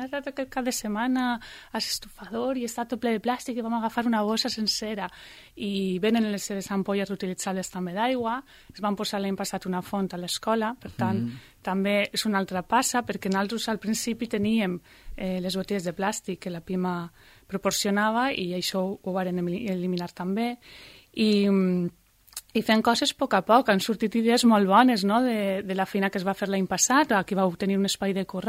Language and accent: Catalan; Valencian Community, Spain; also born or lived in Balearic Islands; jo soc valenciana i quan vaig arribar a les Illes vas veure aquesta consciència mediambiental molt forta i molt integrada.